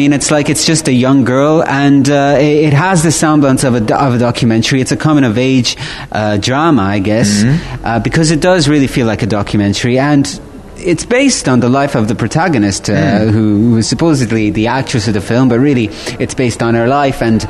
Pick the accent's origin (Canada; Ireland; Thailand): Ireland; also born or lived in Italy; even though I was born in Italy and obviously I come back and grew up in Ireland